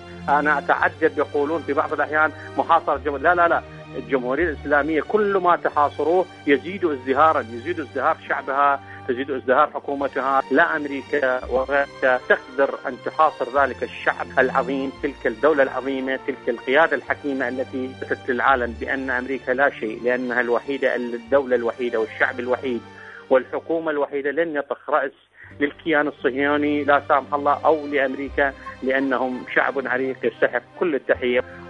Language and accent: Arabic; Iraq; من العراق، وشكرا جزيلا لكم وأعتذر على الإطالة